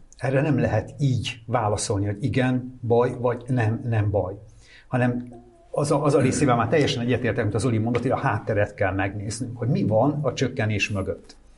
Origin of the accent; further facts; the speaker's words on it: Fonyód, Somogy, Hungary; Én a Balaton déli parti nádasaiban fonyott környékén nőttem föl